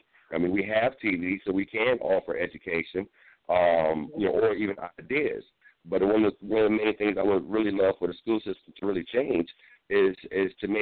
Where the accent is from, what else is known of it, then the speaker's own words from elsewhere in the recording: New York City, New York, United States; You know, growing up in New York City is different. It is so, so different.